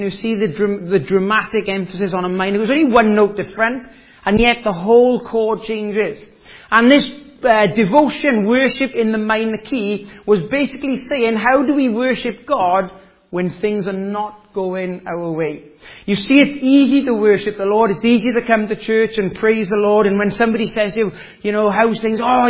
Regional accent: Wales, United Kingdom; As you can tell, the accent is not a local accent. I was born and bred in Wales, I was born again in Wales

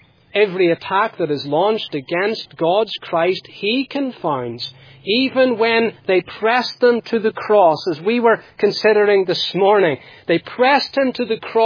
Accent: Northern Ireland, United Kingdom; I grew up in Northern Ireland

